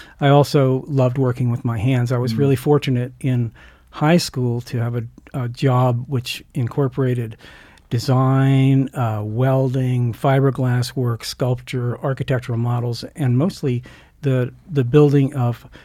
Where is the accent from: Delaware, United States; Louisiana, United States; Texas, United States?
Delaware, United States; I grew up, well, to the point that I did grow, in teenagehood in Delaware.